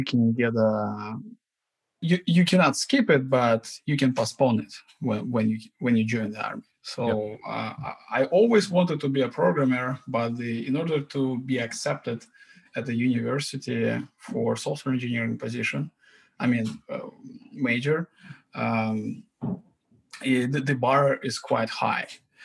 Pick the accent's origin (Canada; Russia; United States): Russia; accent: Russian; English is a second language; And my background, as you can probably everybody guess, I have a Russian accent. So I was born and raised in Russia. My childhood was, I would say, like typical Russian childhood, not from Moscow.